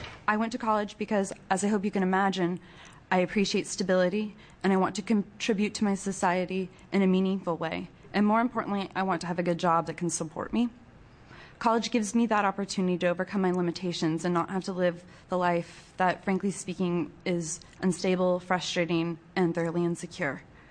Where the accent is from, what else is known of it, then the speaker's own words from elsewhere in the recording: Coos Bay, Oregon, United States; I'm from Coos Bay, Oregon.